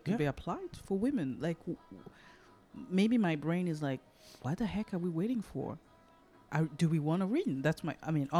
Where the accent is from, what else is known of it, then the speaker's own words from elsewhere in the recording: Lyon, Auvergne-Rhône-Alpes, France; It's like, oh, I'm from Lyon.